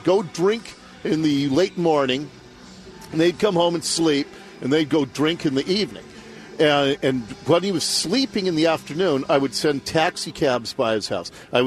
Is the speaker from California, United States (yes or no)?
no; Ballard, Washington, United States; everybody on the street on which I grew up in Ballard, it was a dead end, both literally and figuratively.